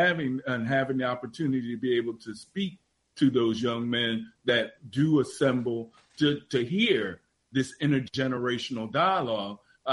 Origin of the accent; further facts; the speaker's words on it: Philadelphia, Pennsylvania, United States; I'm from South Philadelphia, but in North Philadelphia